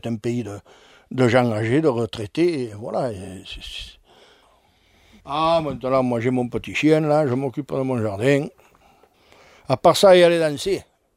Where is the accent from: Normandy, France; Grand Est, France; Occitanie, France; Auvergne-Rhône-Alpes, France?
Occitanie, France; Saint-Christol-lès-Alès; born there; Moi, je suis né à Saint-Christol-des-Alaises, alors. Je suis né dans un pays minier, alors. Mon père travaillait au charbonnage, et bon, et mes oncles, mes cousins travaillaient tous dans les mines